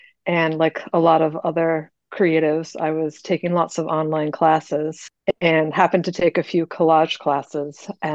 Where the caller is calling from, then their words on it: Richmond, Rhode Island, United States; I am in Richmond, Rhode Island.